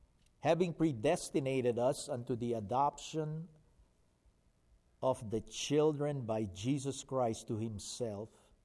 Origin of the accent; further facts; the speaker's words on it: Philippines; So growing up in the Philippines, we have some kind of an adoption.